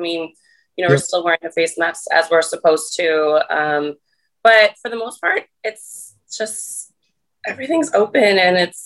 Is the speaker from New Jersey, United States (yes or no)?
yes; Cape May, New Jersey, United States; even the one I'm from. You know, I'm from Cape May and they're still on lockdown, the same thing.